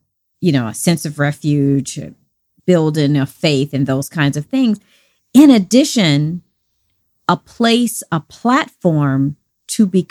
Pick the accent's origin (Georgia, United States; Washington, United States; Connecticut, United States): Georgia, United States; Atlanta; also born or lived in Savannah; Yeah, I was born in Savannah and I was raised in Atlanta as a very, very like young baby.